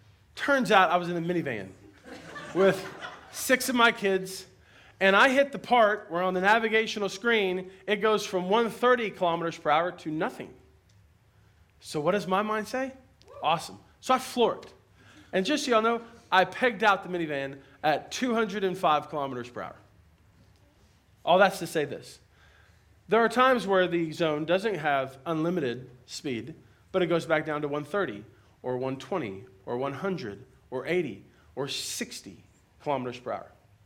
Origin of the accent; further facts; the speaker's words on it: United States; I'm going to do whatever I want to do. I'm an American.